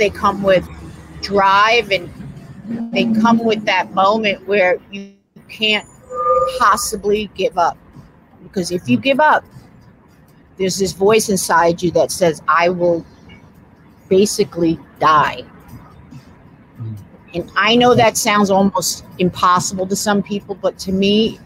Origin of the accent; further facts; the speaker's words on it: Bronx, New York, United States; also born or lived in Long Island; I was born in New York Hospital, New York City Hospital. I was raised in the Bronx. I was raised in Long Island.